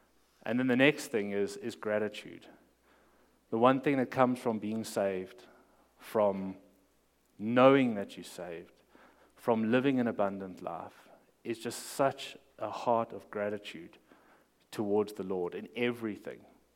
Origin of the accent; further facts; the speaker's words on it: South Africa; now in Spring Creek, United States; exactly what I'm doing as a South African here in Spring Creek, Nevada